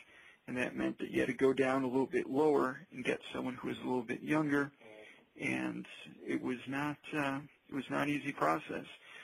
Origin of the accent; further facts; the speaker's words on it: Chicago, Illinois, United States; And I'm actually from Chicago, so I decided to write a couple jokes about being the only Republican in Illinois